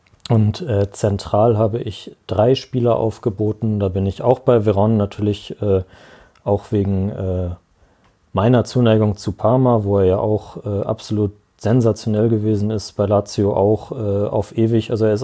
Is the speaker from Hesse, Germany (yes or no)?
no; Henstedt-Ulzburg, Schleswig-Holstein, Germany; ich bin in der Gemeinde Hennstedt-Ulzburg zur Schule gegangen. Das ist ein bisschen nördlich von Hamburg.